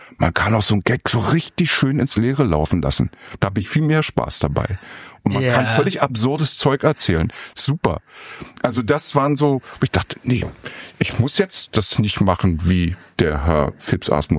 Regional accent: Berlin, Germany; wo man als Berliner die beste Musik bekommen konnte

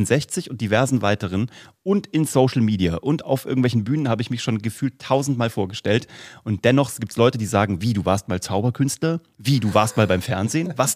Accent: Vellmar, Hesse, Germany; Und deswegen gab es so von der Stadt Velmar, wo ich herkomme, so ein Programm für die Kids, die zu Hause geblieben sind.

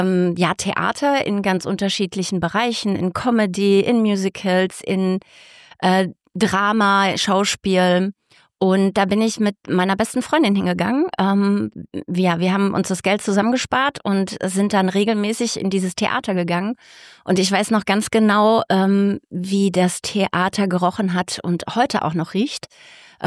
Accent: Frankfurt, Hesse, Germany; now in Dreieich, Germany; Genau, ich lebe in Dreieich, geboren bin ich, aber ich bin ein Frankfurter Mädchen.

